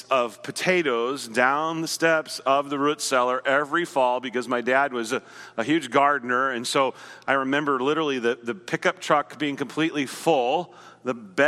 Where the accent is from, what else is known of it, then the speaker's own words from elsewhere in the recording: Nebraska, United States; Now, by the time I grew up in Nebraska in the 70s, most everybody had basements.